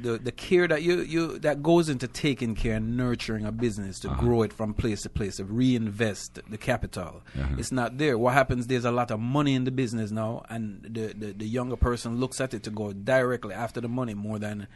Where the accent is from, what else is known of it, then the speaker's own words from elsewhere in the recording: New York, United States; And growing up in New York, I was a fine artist, actually draw, paint.